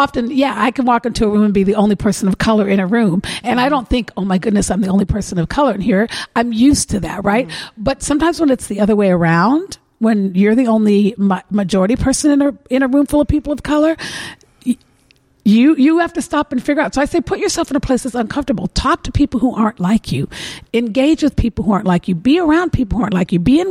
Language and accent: English; Tacoma, Washington, United States; because I'm from Tacoma, right? So it's my hometown, it's my city, and I'd like to believe that Tacoma is better than any place in the country.